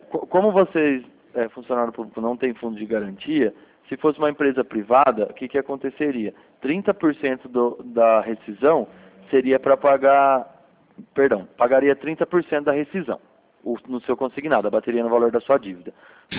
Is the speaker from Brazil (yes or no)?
yes; Limeira, São Paulo, Brazil; Eu sou de Limeira. Sou de Limeira aqui próximo.